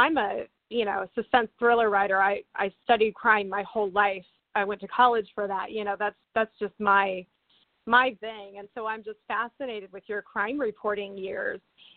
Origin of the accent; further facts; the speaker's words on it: Wichita, Kansas, United States; also born or lived in Overland Park; I grew up in Wichita, Kansas. We had crime, but nothing like New York.